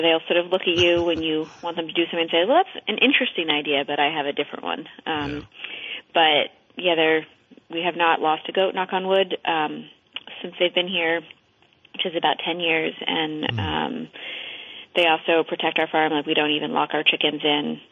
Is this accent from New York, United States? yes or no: yes; Manhattan, New York, United States; also born or lived in Vermont; I came from Manhattan, so no. I'd been in Vermont for about 10 years before that, but there was no farming blood in my lineage.